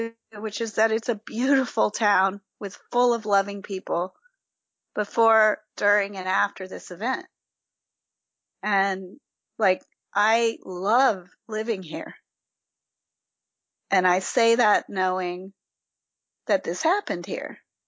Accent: Newtown, Connecticut, United States; but like when I would say like I'm from Newtown and occasionally people would say, I can't imagine living there.

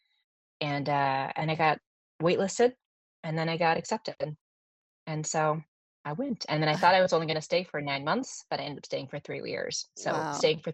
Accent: United States; moved away as an adult; which is being an American abroad.

